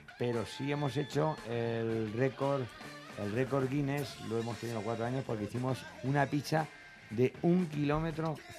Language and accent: Spanish; Castilla-La Mancha, Spain; es muy de La Mancha. También tiene muchos rasgos manchegos de mi tierra